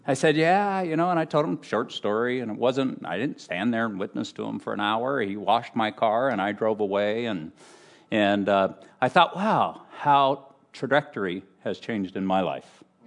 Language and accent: English; Moline, Illinois, United States; never dreamed that I'd move back to my hometown to be a youth pastor in Moline, Illinois.